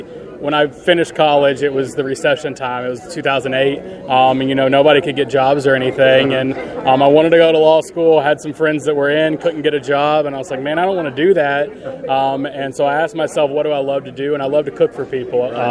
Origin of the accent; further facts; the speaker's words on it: West Virginia, United States; I'm from West Virginia originally. My grandfather would hang hams in his barn and the hollers and everything.